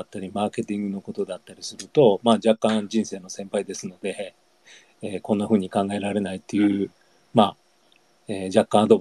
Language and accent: Japanese; Osaka, Japan; 実際に私の出身の中学校、大阪市立の中学校でですね